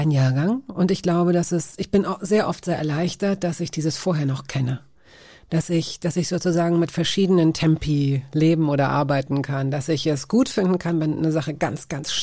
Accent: Hanover, Lower Saxony, Germany; ich komme selbst aus Hannover

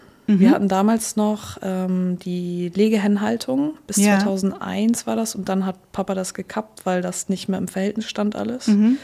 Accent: Northern Germany, Germany; ich komme aus Norddeutschland.

